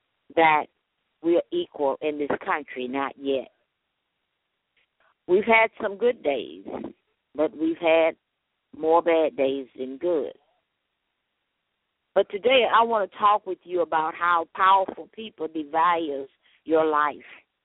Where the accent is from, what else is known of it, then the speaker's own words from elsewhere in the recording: United States; But I know from my perspective, I'm an American.